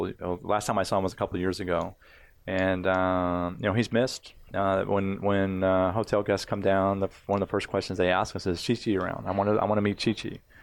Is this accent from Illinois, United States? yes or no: no; Dallas, Texas, United States; now in Dorado, Puerto Rico; Originally, I was from Dallas, but I am really Puerto Rican now.